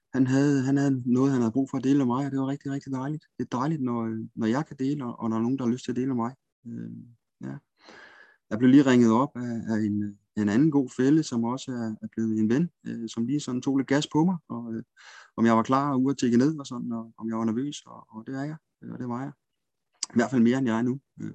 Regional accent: Zealand, Denmark; Jeg er 44 år gammel. Jeg er vokset op på Sjælland med en mor, en far og en søster i en mindre sjællandsk provinsby.

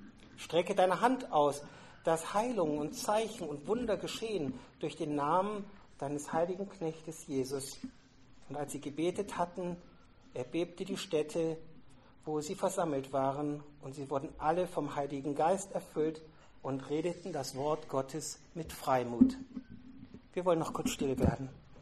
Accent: Germany; In meiner Heimat, wo ich herkomme, gibt es einen Beruf, der nennt sich Lotse. Und ein Lotse ist jemand, der versucht, ein Schiff, wenn es durch die Weser fährt, richtig durch das Schiffbett zu steuern

